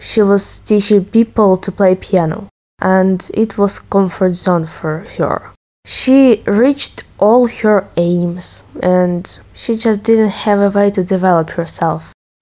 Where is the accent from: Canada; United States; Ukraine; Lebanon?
Ukraine; English is a second language; now in Bulgaria; I am 15. I am from Ukraine, but now I live in Bulgaria.